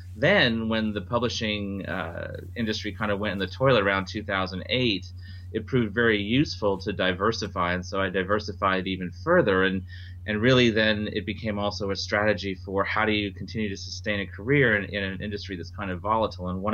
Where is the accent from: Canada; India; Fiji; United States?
Fiji; Well, I grew up in the Fiji Islands because my parents were in the Peace Corps.